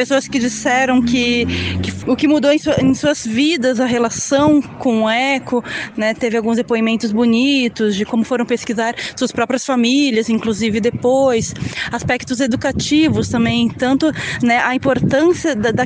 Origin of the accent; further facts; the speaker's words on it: Joinville, Santa Catarina, Brazil; Eu sou de Joinville, na Santa Catarina, vim aqui por causa do mestrado